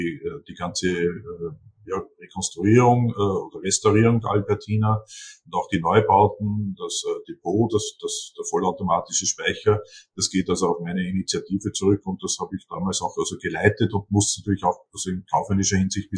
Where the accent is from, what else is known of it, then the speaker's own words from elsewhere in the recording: Seewalchen, Upper Austria, Austria; Die Ausstellung habe ich gemacht in der Villa Paulig am Attersee in Seewalchen, also mein Heimatort.